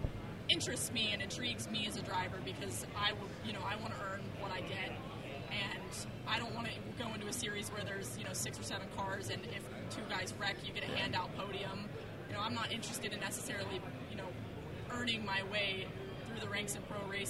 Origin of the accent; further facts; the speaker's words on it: California, United States; also born or lived in Texas; Texas, but I was raised in California.